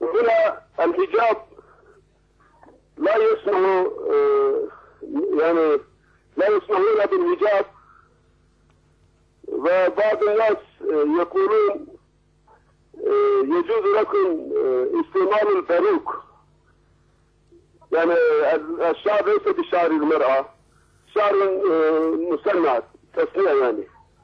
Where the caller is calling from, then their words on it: Turkey; يا أخي أنا أتصل من تركيا.